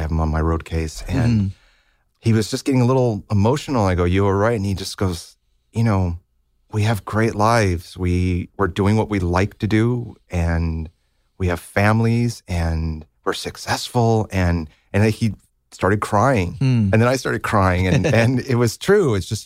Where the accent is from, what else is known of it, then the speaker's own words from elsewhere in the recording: Libertyville, Illinois, United States; I grew up in Libertyville, which is about 30, 40 minutes north of Chicago.